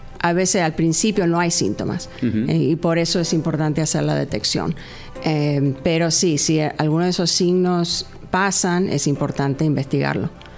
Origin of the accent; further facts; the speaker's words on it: Argentina; also born or lived in Connecticut; now in Long Island, United States; Estuve aquí 15 años. Originalmente soy de Argentina y estuve más que nada en el área de New York y en Connecticut también.